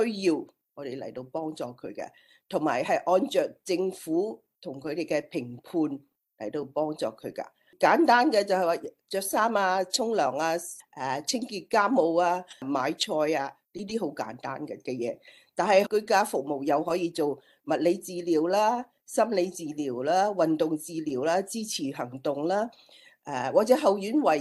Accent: China; now in Australia; 我哋中国人反而咧觉得啊

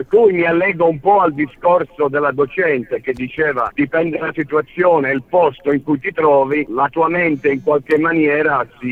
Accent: Germany; first language Italian/Albanian; also born or lived in Italy; io sono nato in Italia, ma sono cresciuto con l'italiano e l'albanese, fin quando poi ci siamo mossi in Germania, dove sono cresciuto fino all'età di 18 anni, e dopodiché ho iniziato a viaggiare per l'Europa, per cui ho imparato poi il francese, l'olandese, lo spagnolo, eccetera, eccetera, prima di arrivare qui in Australia.

